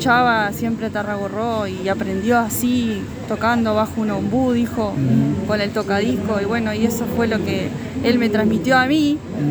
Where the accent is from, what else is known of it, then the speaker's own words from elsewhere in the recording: Colonia Los Ceibos, Entre Ríos, Argentina; Yo nací cerca de Concepción, soy de Colonia Los Ceibos, que está cerquita de Concepción del Uruguay, Entre Ríos, a 25 kilómetros, vivo en el campo. Me crié ahí